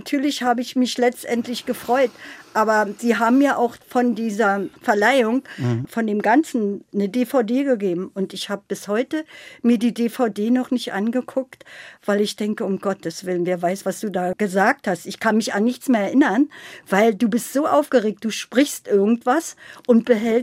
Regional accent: Berlin, Germany; born there; also born or lived in Sudetenland; Ja, ich bin in Berlin-Prenzlauer Berg geboren, bin dann aber, weil ich bin ja im Januar 1938 geboren

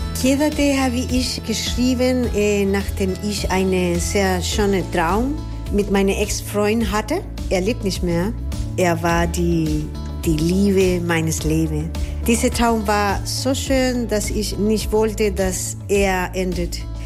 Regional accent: Chile; Meine Musik hat natürlich starke Einflüsse aus Chile, meinem Heimatland, wo ich herkomme

